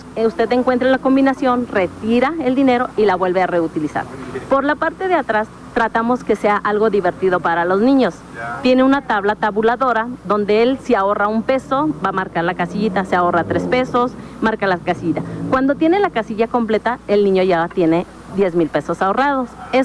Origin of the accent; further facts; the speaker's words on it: Cuernavaca, Morelos, Mexico; Venimos de aquí de Cuernavaca.